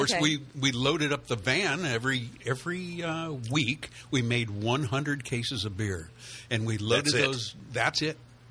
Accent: Redwood City, California, United States; now in Hopland, United States; No, actually, I grew up in Redwood City, still in the San Francisco Bay Area.

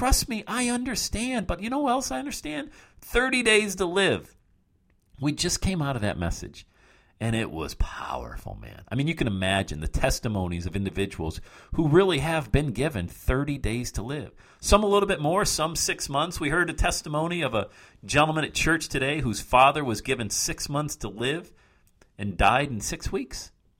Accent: Loveland, Ohio, United States; planted this church now called Branches Church here in Loveland, my hometown, outside of Cincinnati.

